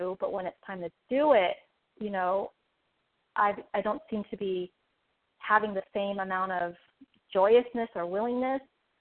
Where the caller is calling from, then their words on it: Los Angeles, California, United States; I'm calling from Los Angeles.